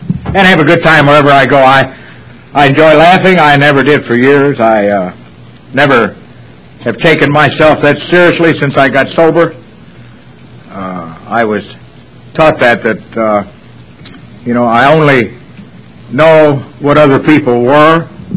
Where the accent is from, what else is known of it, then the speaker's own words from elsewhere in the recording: Louisville, Kentucky, United States; Anyway, I'm from Louisville, Kentucky.